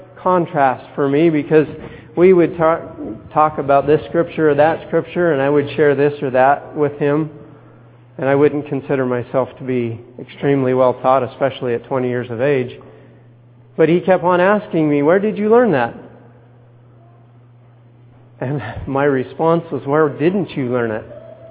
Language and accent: English; Tacoma, Washington, United States; You know, I grew up in Tacoma